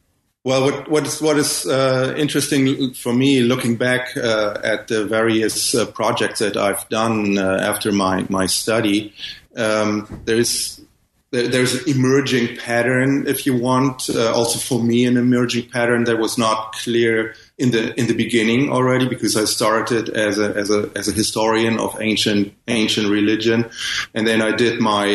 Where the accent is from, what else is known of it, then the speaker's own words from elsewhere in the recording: Ghana; born there; I was born in Ghana, where my father worked as a missionary in the 60s